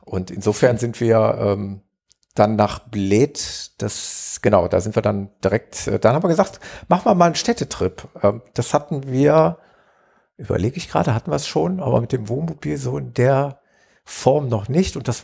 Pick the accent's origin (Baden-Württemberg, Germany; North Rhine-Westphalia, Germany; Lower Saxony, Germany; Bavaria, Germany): North Rhine-Westphalia, Germany; Gelsenkirchen; Das ist tatsächlich so in etwa so eine Größenordnung wie meine Heimatstadt Gelsenkirchen